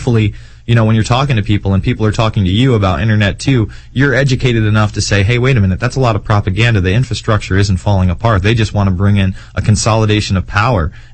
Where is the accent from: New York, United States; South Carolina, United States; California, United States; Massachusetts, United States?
New York, United States; Albany; let's jump to Bob in one place that's really close to my hometown, Albany, New York.